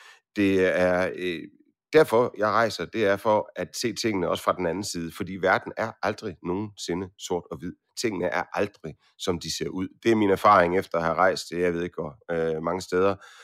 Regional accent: Aarhus, Central Denmark Region, Denmark; Det betyder noget for mig, der hvor jeg kommer fra. Jeg kommer fra Aarhus.

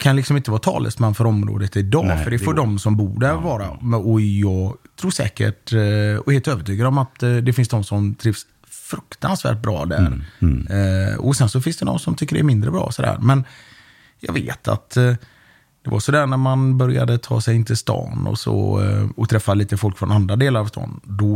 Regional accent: Gothenburg, Västra Götaland County, Sweden; när vi växte upp i Biskopsgården

